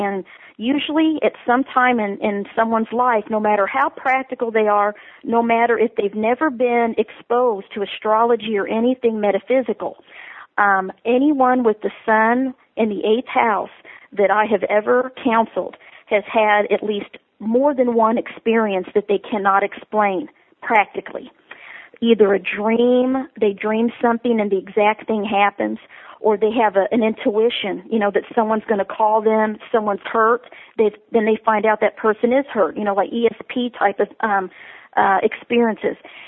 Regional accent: Missouri, United States; born there; my husband and I are both born on the same day, August 26th, but he was born in Iowa, I was born in Missouri.

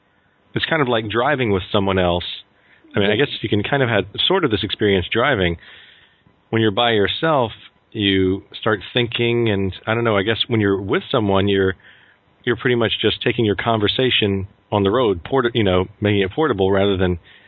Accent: Mississippi, United States; But yes, fortunately, I grew up in Mississippi, and it was quite a bit clearer.

